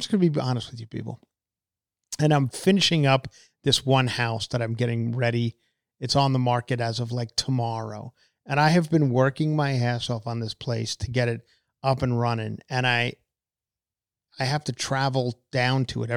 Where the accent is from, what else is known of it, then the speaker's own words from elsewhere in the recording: New York, United States; Anyway, like New York, my hometown. Love them.